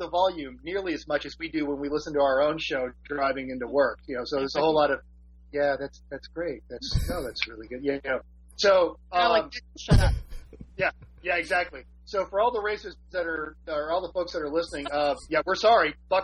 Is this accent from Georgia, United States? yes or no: yes; Georgia, United States; I'm from Georgia.